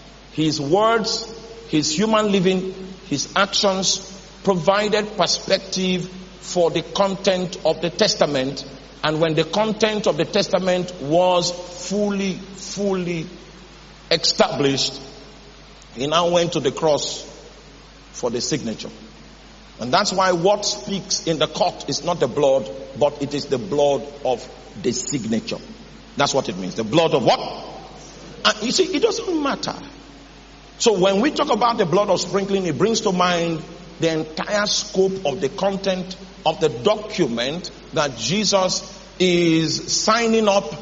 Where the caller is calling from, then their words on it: Ghana; At least I'm speaking from Ghana. If someone in Nigeria hears, it's not my, the platform is in Ghana.